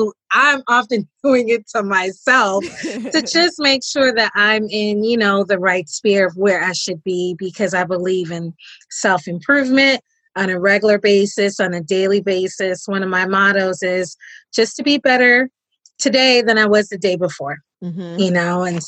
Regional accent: Brooklyn, New York, United States; And so, but yet and still, I rep Brooklyn, New York, no matter where I am, that's where I'm from.

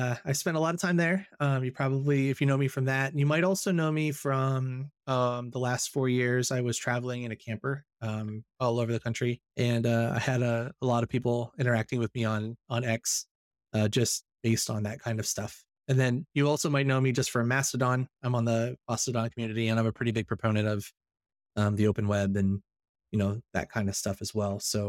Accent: Ohio, United States; I'm from Ohio, the Midwest, you know, and, I never really got to see like California or the American Southwest or anything like that.

